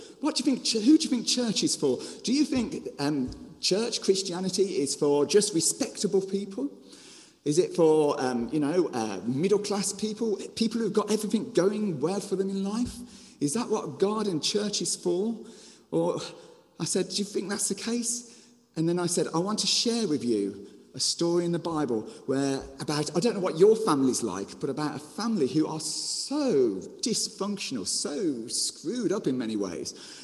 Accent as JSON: {"language": "English", "town": "Birmingham", "region": "West Midlands", "country": "United Kingdom", "said": "Partly because I was from Birmingham and they were from Dublin, so I didn't understand a word they said"}